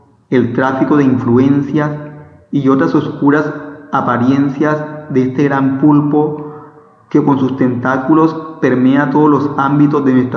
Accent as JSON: {"language": "Spanish", "country": "Colombia", "said": "nosotros como colombianos"}